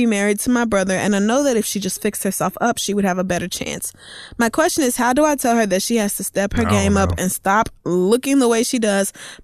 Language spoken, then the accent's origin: English; Oklahoma, United States; like the girls I knew growing up in Oklahoma doing hair